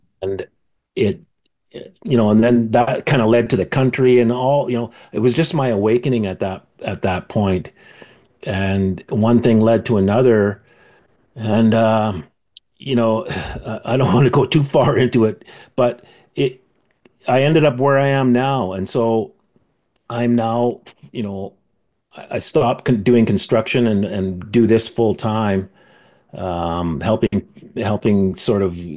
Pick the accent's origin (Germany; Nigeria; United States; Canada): Canada; Prince George, British Columbia; now in Vancouver, Canada; Well, I grew up in Prince George, which is in British Columbia, Canada. About halfway up the province, so it's about 500 miles north of the U.S.-Canada border. So it's kind of a northern town, city, I guess. Went to school there. I now live in Vancouver